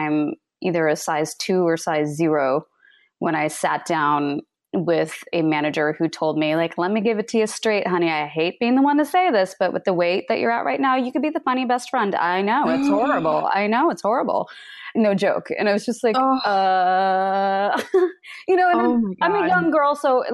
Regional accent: Kansas, United States; So I grew up in Kansas and I am the daughter of two very amazing parents.

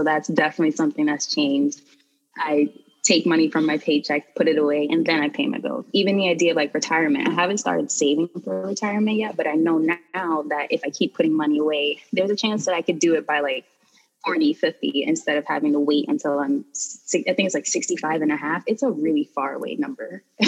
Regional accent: Bronx, New York, United States; I grew up in the Bronx and I'm still located in the Bronx.

